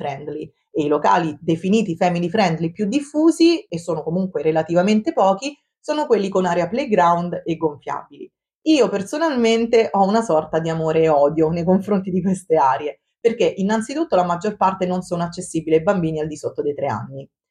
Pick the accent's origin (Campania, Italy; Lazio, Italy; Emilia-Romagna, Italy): Lazio, Italy; Rome; Io poi sono di Roma e mi sono concentrata nella mia città, che è enorme e dovrebbe essere piena di possibilità.